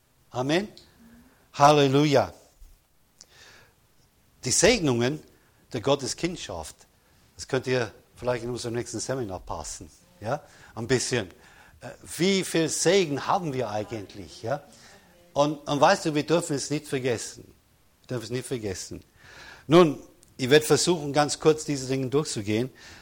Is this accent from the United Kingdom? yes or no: yes; London, United Kingdom; German is a second language; now in Germany; ich kann ja ohne weiteres nach England, nach London, ich stamme aus London